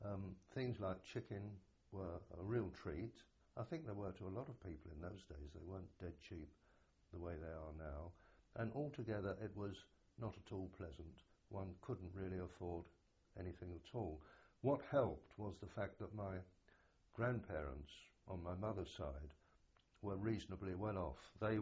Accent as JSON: {"language": "English", "region": "London", "country": "United Kingdom", "tie": "born there", "said": "I was born in September 1920, somewhere in the East End of London. I'm not sure where. My family's Jewish."}